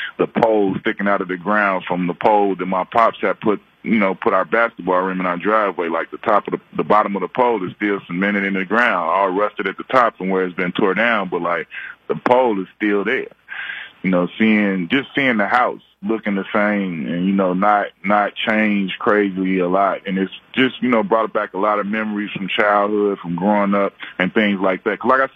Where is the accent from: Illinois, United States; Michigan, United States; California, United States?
Illinois, United States; Chicago; anybody that knows me, they all know that I'm from Chicago. At some point, that comes up, and because I bleed it. You know, everything, I'm very proud to be from Chicago